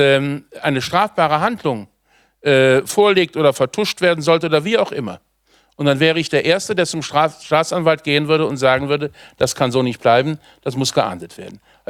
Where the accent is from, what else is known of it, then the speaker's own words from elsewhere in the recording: Germany; Tatbeständen, die uns als Deutsche betreffen